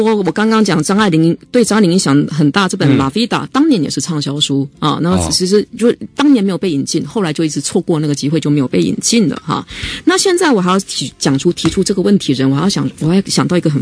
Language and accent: Chinese; Taiwan; 可是呢，我们台湾人并没有来